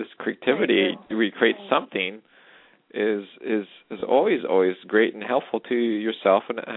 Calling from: Canada; I was calling from Canada.

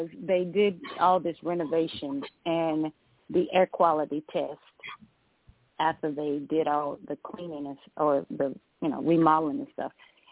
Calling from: Georgia, United States; I'm calling from Georgia.

